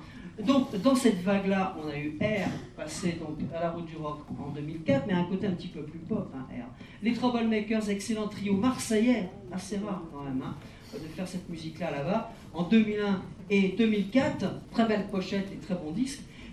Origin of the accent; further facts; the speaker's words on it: Belgium; Eux, comme on est belge, on va tout danser